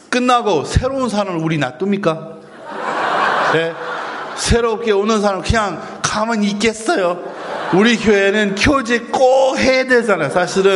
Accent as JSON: {"language": "Korean", "town": "Atlanta", "region": "Georgia", "country": "United States", "tie": "born or raised there", "said": "애틀랜타는 제 고향이에요."}